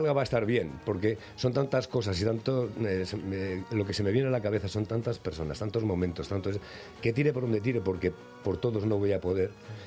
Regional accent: Zaragoza, Aragon, Spain; Yo recuerdo que yo soy aragonés, soy nacido en Zaragoza, de familia muy aragonesa

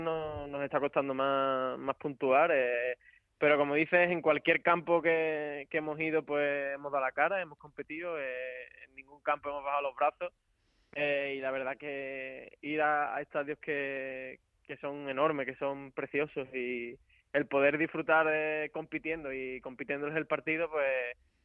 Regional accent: Utrera, Andalusia, Spain; por mi estilo de fútbol y demás, y ser de mi pueblo

